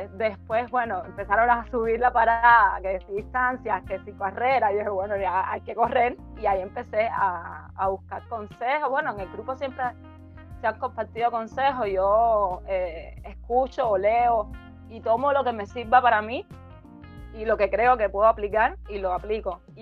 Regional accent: Havana, Cuba; yo soy de La Habana, nacida, criada en Marianao específicamente. Ahora vivo en La Habana Vieja, lo más lejos que estoy de mi lugar de nacimiento.

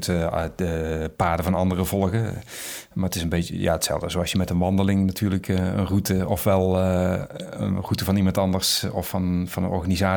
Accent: North Brabant, Netherlands; Als je bij ons in Brabant... de natuur is natuurlijk heel veel hei.

